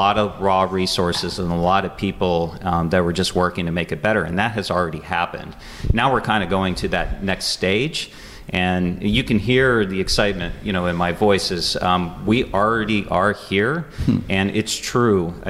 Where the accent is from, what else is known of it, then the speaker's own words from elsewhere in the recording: Florida, United States; also born or lived in Louisiana; I have ties to southwestern Pennsylvania. I grew up in other parts of the country, including Florida and actually Louisiana.